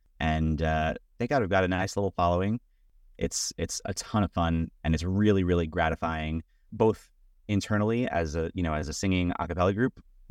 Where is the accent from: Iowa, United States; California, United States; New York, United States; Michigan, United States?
New York, United States; Brooklyn; So, I grew up in Brooklyn. At the time when a lot of Ashkenaz Jews were still living in Brooklyn, before it became fully, I guess, Sephardi, or at least in the area of Brooklyn where I was.